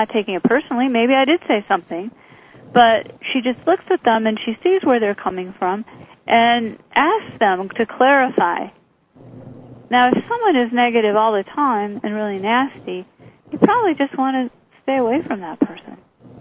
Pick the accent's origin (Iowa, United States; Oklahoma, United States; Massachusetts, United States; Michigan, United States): Michigan, United States; Detroit; Maybe it's because I'm from Detroit.